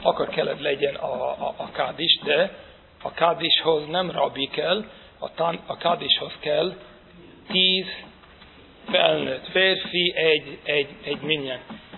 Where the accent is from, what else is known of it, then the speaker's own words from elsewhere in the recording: New York City, New York, United States; én olyan környéken nőttem fel, mondjuk hányan voltak ott Brooklynban, Williamsburg negyedben